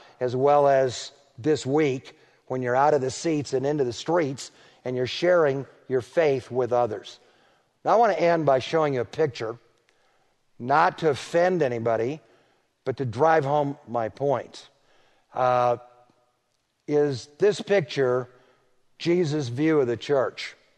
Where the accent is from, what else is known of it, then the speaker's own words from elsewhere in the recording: Detroit, Michigan, United States; Baptist church built a new building not far from where I grew up in Detroit.